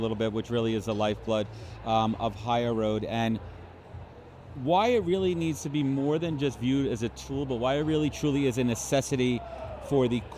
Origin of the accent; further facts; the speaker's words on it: New York, United States; I'm a New Yorker. We got some East Coast here.